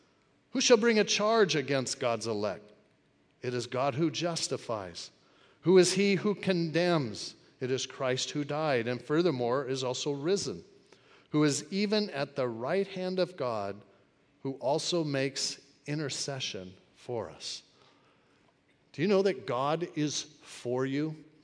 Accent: Hermosa Beach, California, United States; I grew up in Hermosa Beach. My dad was a police officer up in Hermosa Beach.

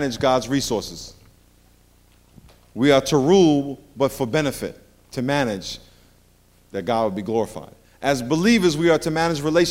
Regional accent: New York, United States; I grew up in New York, and every fall, the little sparrows that I saw all summer would start to group together.

